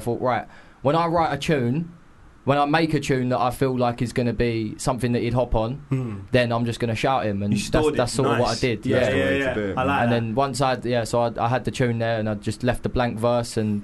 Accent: East of England, United Kingdom; I come from Essex. Obviously, I've got family in London as well, so we sound quite similar, obviously. I'm white.

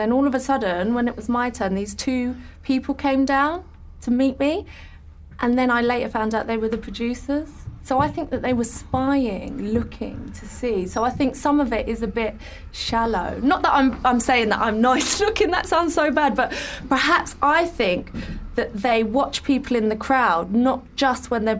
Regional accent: Ireland; Well, I'm Irish, you know. What can I say? I'm fiery.

